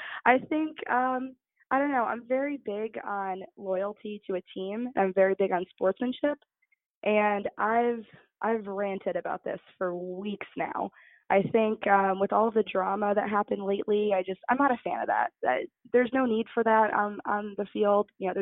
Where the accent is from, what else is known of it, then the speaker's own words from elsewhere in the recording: Connecticut, United States; I grew up in Connecticut, but I lived in L.A. for 2 years